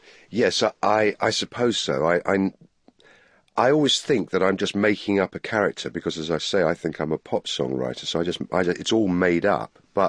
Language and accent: English; England, United Kingdom; And I'm English as well, so I have a that sort of sensibility.